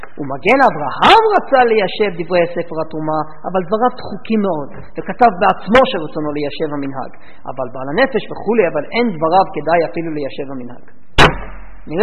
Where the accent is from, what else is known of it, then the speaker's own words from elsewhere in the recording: United States; now in Israel; כשאני גדלתי בארצות הברית אני לא שמעתי גם את המילה חדש.